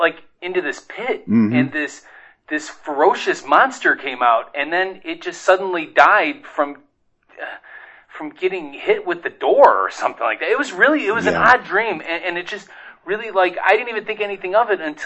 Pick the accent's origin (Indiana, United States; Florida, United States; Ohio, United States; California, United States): Ohio, United States; I'm from Ohio.